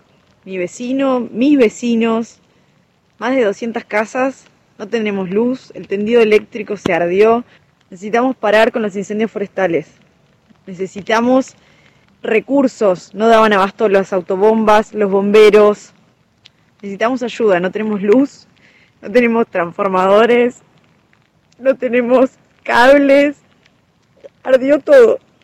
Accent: Las Golondrinas, Chubut, Argentina; soy de Las Golondrinas, un paraje que queda entre el Bolsón y Lago Puelo

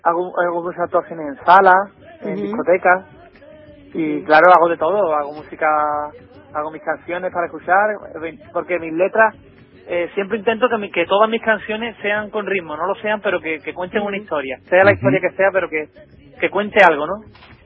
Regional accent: Seville, Andalusia, Spain; yo soy de Sevilla.

